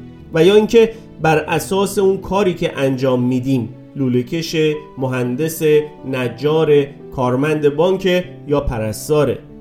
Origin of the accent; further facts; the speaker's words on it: Iran; من ایرانی هستم. این مکانیه که اونجا زندگی میکنید.